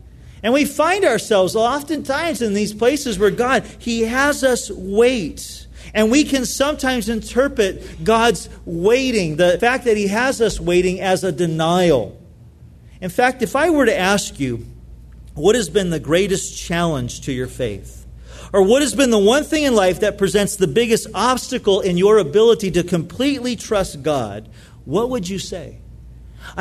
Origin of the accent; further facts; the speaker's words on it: California, United States; I grew up in Orange County. That's where I lived most of my life until I moved down here.